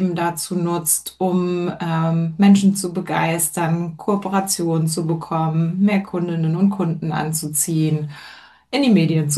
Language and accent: German; Hamburg, Germany; born there; ich habe dann eben auch in meiner Geburtsstadt Hamburg Literatur studiert.